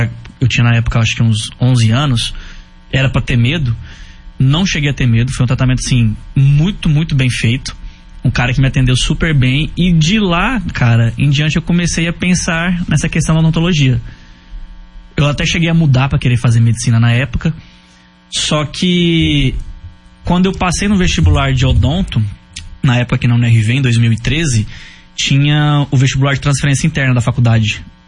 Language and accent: Portuguese; Goiânia, Goiás, Brazil; nós somos de Goiânia, ela trabalhava numa clínica lá em Goiânia.